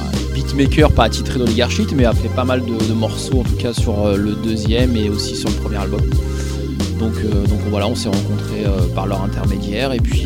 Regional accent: Paris, Île-de-France, France; Je suis de Paris. J'ai commencé à être DJ il y a longtemps, il y a 94.

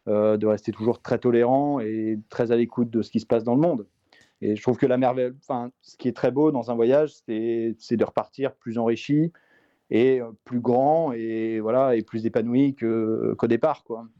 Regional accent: Auvergne-Rhône-Alpes, France; Il se passe entre la Sicile et ma région natale, qui est la Haute-Savoie.

